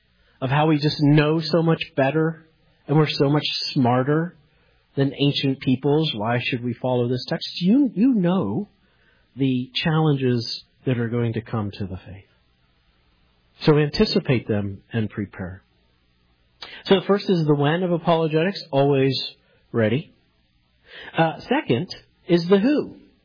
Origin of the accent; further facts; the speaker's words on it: Pennsylvania, United States; And I'm from Western Pennsylvania, so I always get nervous when I pronounce French words.